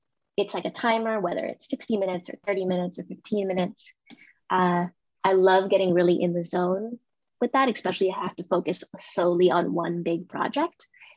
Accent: Miami, Florida, United States; I'm from Miami. I'm used to sunny tropical weather.

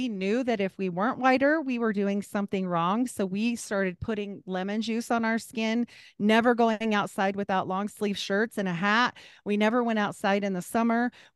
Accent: Idaho, United States; Like I was raised in Idaho for a lot of my younger life, and there were a lot of reservations there.

